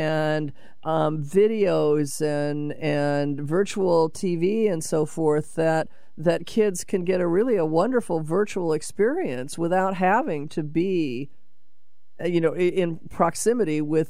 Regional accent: Seattle, Washington, United States; I can remember, because I grew up in Seattle, and we often, you know, my parents would take us to Woodland Park Zoo.

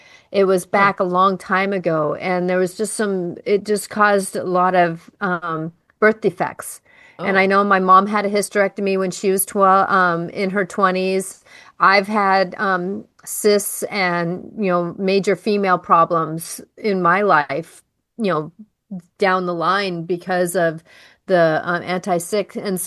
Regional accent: Ballard, Washington, United States; I grew up in Ballard, so it's like I just kind of need to know what's going on

